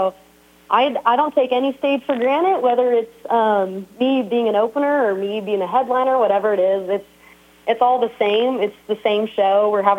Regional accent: Corona, California, United States; moved away as an adult; now in Nashville, United States; Well, I'm originally from Corona, California. Shout out to my California people. I moved to Nashville in 2017 to pursue music.

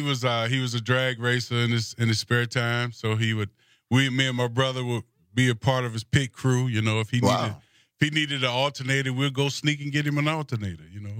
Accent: Detroit, Michigan, United States; The Detroit Lions... I'm from Detroit. I was never a Detroit Lion fan at all, ever.

